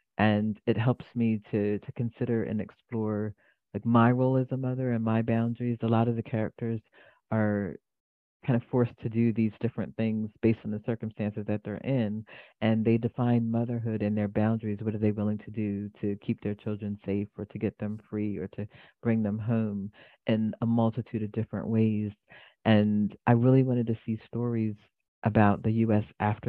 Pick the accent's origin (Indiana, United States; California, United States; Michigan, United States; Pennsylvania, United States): Pennsylvania, United States; Philadelphia; born there; I was born in Philadelphia. A lot of writers come from Philly.